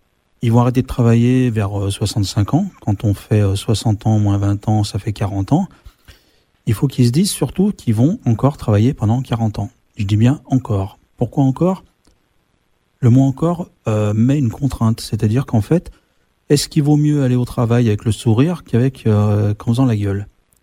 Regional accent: France; Donc on peut dire chez nous en France, les entreprises sont très très bien soutenues par le gouvernement et l'État.

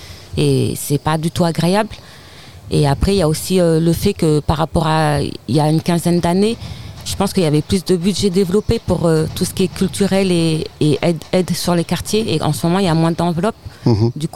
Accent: Villeneuve, France; Moi je suis un produit 100% villeneuvois puisque je suis née à Villeneuve.

